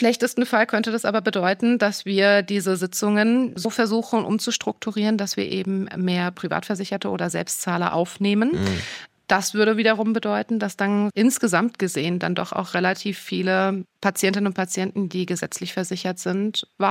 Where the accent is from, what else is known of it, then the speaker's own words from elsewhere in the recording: Ulm, Baden-Württemberg, Germany; Ich bin aus der Region Ulm.